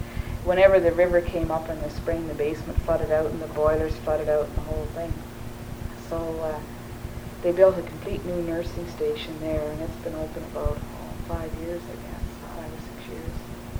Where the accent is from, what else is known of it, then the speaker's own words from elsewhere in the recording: Dawson, Yukon, Canada; And it was just treated like visiting royalty because I was from Dawson.